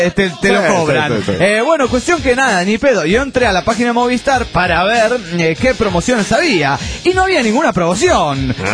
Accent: Panama; de Panamá.

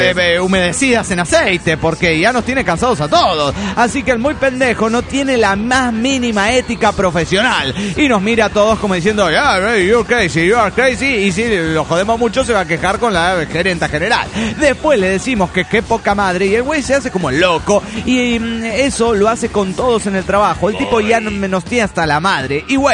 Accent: El Bolsón, Río Negro, Argentina; del Bolsón, Argentina.

